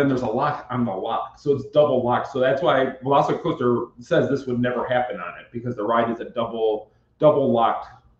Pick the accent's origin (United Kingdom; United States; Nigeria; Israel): United States; Michigan; And he was from Ohio, so we're from Michigan, so we had a lot to talk about and such.